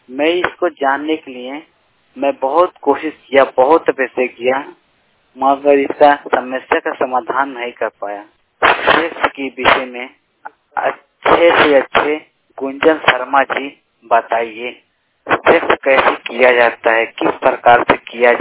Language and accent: Hindi; Gorakhpur, Uttar Pradesh, India; UP, Uttar Pradesh, जिला गोरखपुर के रहने वाले हैं।